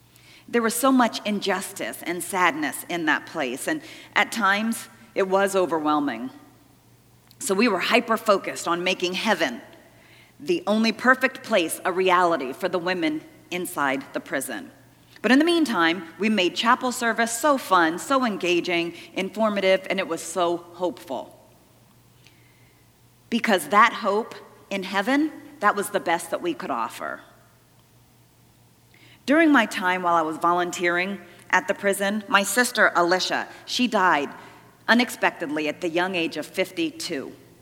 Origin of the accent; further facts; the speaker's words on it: Dover, Delaware, United States; In my hometown of Dover, Delaware, there was a man who would walk in front of the local mall